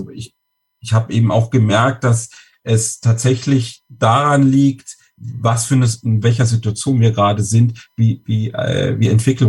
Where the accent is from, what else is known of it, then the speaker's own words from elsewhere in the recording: Bavaria, Germany; wenn ich komme aus Süddeutschland, aus der Nähe von Würzburg